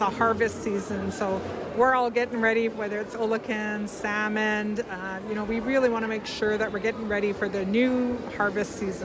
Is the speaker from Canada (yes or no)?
yes; British Columbia, Canada; now in Vancouver, Canada; Originally Loch Balams in Haida Gwaii. I live in Vancouver and part-time here up in the beautiful Naas Valley.